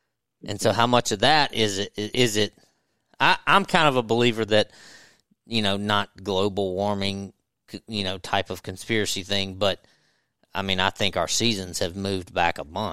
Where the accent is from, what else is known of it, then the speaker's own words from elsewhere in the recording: Natchez, Mississippi, United States; I grew up in Natchez on the river and have hunted around the river